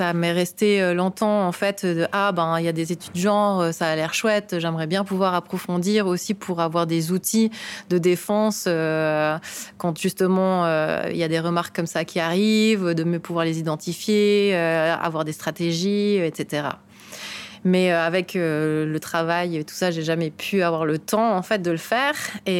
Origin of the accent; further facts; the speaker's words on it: Switzerland; Je viens de Suisse et je suis artiste de cirque, directrice d'une compagnie.